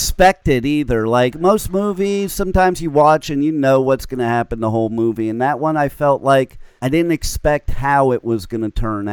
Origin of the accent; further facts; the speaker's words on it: New Jersey, United States; also born or lived in California; now in Florida, United States; I live in Florida right now. I'm originally from Jersey, and I went to high school and part of college in California. So I'm from all three places.